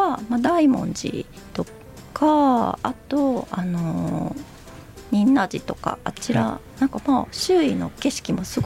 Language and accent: Japanese; Kobe, Hyogo, Japan; はい、神戸出身なんですけど、はい、まあ、神戸は六甲山とか身近にあるんですけど